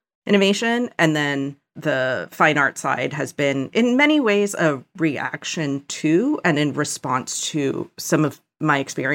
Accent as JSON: {"language": "English", "region": "Pennsylvania", "country": "United States", "tie": "born or raised there", "said": "So I grew up outside of Philadelphia. My mother is a artist. My father is a computer scientist. They both immigrated from Korea, I think during the 60s. And so my sister and I were born in the States."}